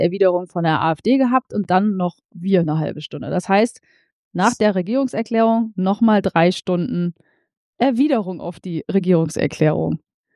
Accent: Lower Saxony, Germany; ich natürlich sowieso als Friesin

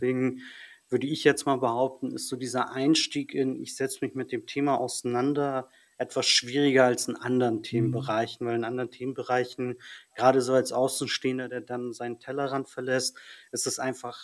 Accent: Germany; Ich bin ja hier in Deutschland sozialisiert und aufgewachsen.

